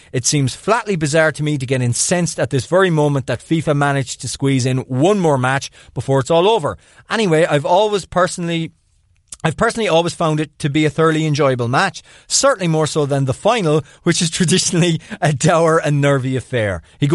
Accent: Puerto Rico; I'm from Puerto Rico and I feel like I'm the only island boy who listens to you guys.

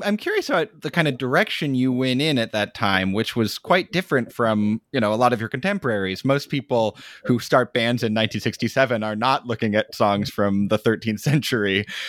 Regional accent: United States; I get the sense that London in the 1950s was quite different from what I, as an American, think of the 1950s as being like.

